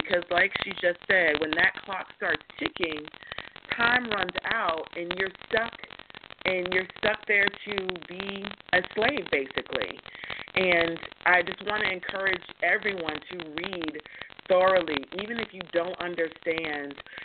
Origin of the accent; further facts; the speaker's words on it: Tampa, Florida, United States; I'm from Tampa.